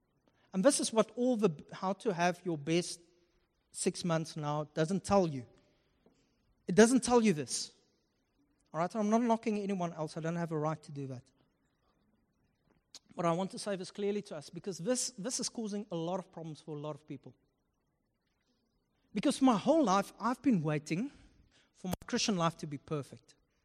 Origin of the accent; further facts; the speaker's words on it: Upington, Northern Cape, South Africa; I'm from Upington, let me tell you.